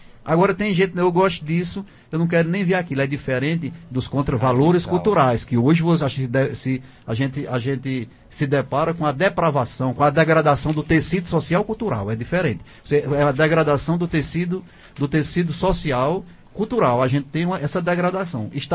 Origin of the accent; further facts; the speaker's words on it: São José do Egito, Pernambuco, Brazil; eu sou de uma região lá de São José do Egito, do Paraitama, aquela região ali tem grupos, porque são famílias inteiras de poetas.